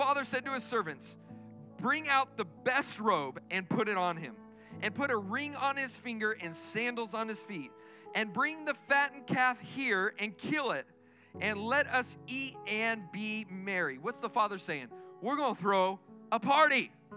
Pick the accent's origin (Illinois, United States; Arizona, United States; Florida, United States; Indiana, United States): Arizona, United States; Tucson; But I didn't grow up in just one city. In fact, I was born and raised in Tucson.